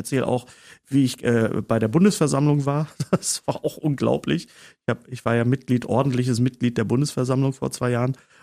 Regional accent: Bochum, North Rhine-Westphalia, Germany; da, wo das Opelwerk war in Bochum, da wo ich auch aufgewachsen bin in dem Viertel

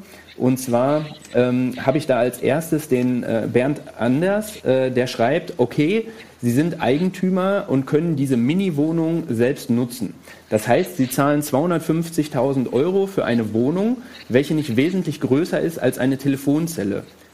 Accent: Altena, North Rhine-Westphalia, Germany; also ich bin in Altena groß geworden und ich kenne Altena sehr gut.

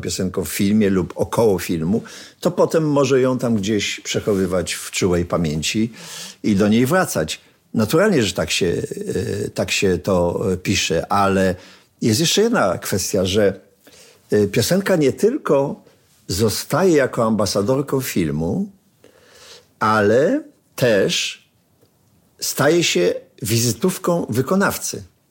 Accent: Sosnowiec, Silesian Voivodeship, Poland; Łączy nas to, że jesteśmy chłopcami z Sosnowca.

